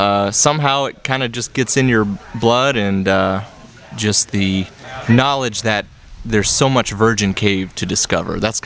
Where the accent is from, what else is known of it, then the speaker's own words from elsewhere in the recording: Huntingburg, Indiana, United States; I'm from Huntingburg, Indiana, and I've been caving. Well, probably since I was 5 or 6 years old, something like that.